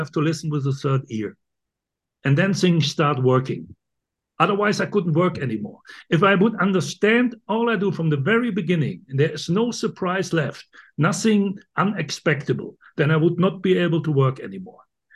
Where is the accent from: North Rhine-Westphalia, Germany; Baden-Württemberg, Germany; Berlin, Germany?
North Rhine-Westphalia, Germany; Cologne; English is a second language; has been shown in a few operas in Cologne, in my hometown Cologne, and in Düsseldorf, in the Ruhr area.